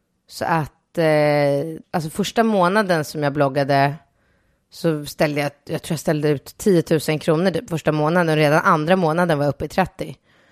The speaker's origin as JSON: {"language": "Swedish", "town": "Solna", "region": "Stockholm County", "country": "Sweden", "also_born_or_lived": "Rinkeby / Akalla", "said": "Jag kommer från Solna skulle jag säga. Jag är egentligen född, när jag föddes så bodde mina föräldrar i Rinkeby. Men där bodde vi tills jag var 4 månader. Och så flyttade vi till Solna."}